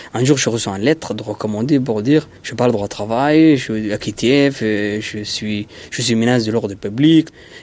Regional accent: Brittany, France; Moi, ma vie, c'est en Bretagne, moi, je suis breton, moi.

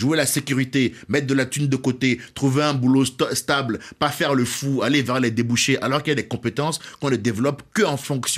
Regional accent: Cotonou, Littoral, Benin; born there; C'est ça, je suis né au Bénin, à Cotonou.

